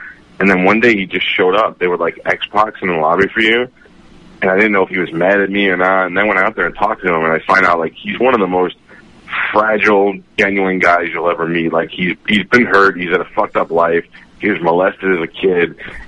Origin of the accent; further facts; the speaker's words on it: Staten Island, New York, United States; moved away as an adult; Yeah, I was born in Staten Island. I went to St. Joseph by the Sea High School, Faggoty Catholic School. And then I moved here in 89